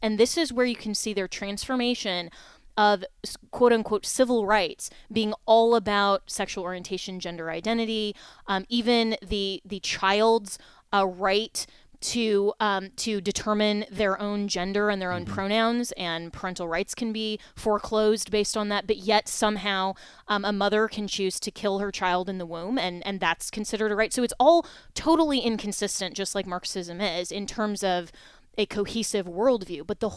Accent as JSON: {"language": "English", "region": "Florida", "country": "United States", "said": "here in my home state of Florida"}